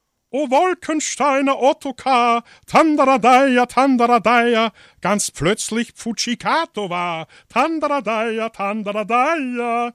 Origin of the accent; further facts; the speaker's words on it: Vienna, Austria; weil ich ja gebürtiger Wiener bin